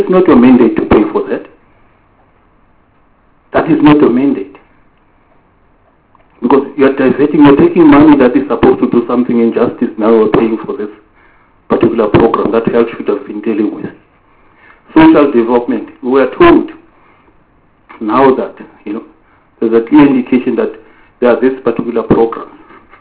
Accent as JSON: {"language": "English", "region": "Gauteng", "country": "South Africa", "said": "I come from Gauteng."}